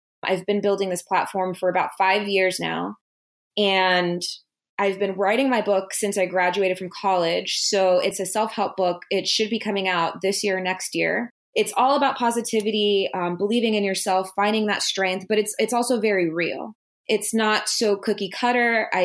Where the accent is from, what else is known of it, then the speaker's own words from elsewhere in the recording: Miami, Florida, United States; So I'm from Miami, Florida. My family is from the Caribbean. They're from Haiti. And, you know, I grew up in a pretty middle-class home, went to private school most of my life